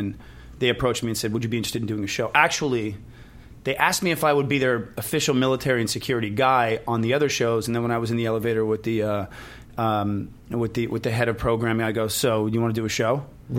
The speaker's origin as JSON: {"language": "English", "town": "Beverly Hills", "region": "California", "country": "United States", "also_born_or_lived": "Montreal / Miami", "said": "I'm from Beverly Hills. Uh-huh. Actually, well, let me back up. I was born in Canada, in Montreal. My whole family's Canadian."}